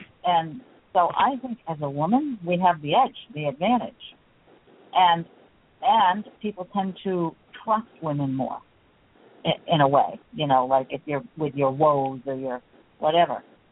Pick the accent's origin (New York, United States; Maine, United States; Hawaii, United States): Maine, United States; And now I'm from Maine. I go up Maine where it's like the air is pure.